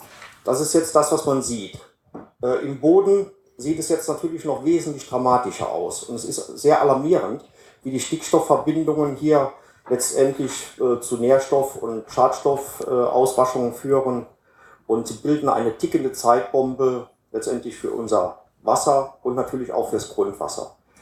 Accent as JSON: {"language": "German", "region": "Saarland", "country": "Germany", "said": "Ich komme jetzt aus dem Saarland."}